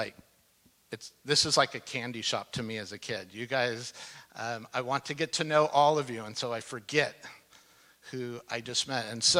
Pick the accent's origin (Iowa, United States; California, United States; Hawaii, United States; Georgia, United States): California, United States; Fullerton; but I'm from Fullerton, Orange County, and I love my city.